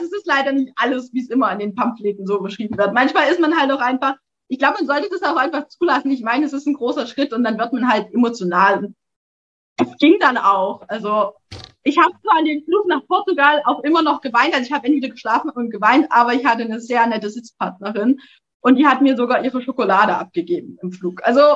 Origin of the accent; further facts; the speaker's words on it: Saxony, Germany; Ich komme aus dem Erzgebirge